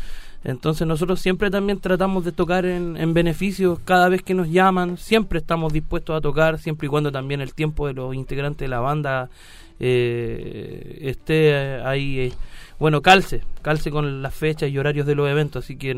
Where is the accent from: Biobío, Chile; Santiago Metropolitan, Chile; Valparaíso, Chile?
Santiago Metropolitan, Chile; San Joaquín; Pero el grosor de la banda somos todos de San Joaquín.